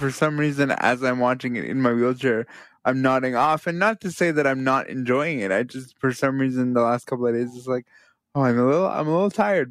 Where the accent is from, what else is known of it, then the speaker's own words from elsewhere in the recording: Brampton, Ontario, Canada; because I grew up in Brampton.